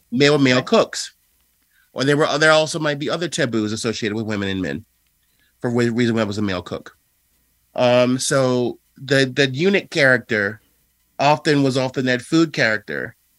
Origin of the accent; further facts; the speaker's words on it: United States; how I am Jewish, how I am Black, how I am American, how I'm human.